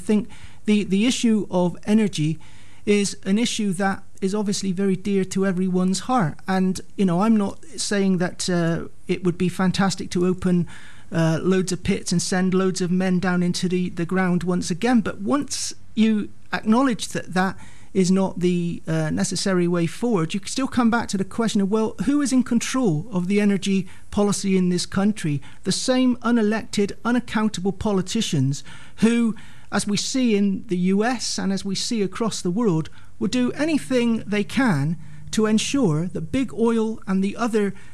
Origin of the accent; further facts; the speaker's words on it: Bristol, South West England, United Kingdom; I lived in Hartcliffe at that time. I was born and brought up in South Bristol.